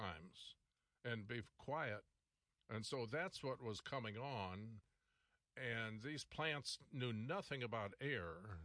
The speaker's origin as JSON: {"language": "English", "town": "St. Louis", "region": "Missouri", "country": "United States", "said": "I'm from St. Louis and went to school in Missouri School of Mines and Metallurgy."}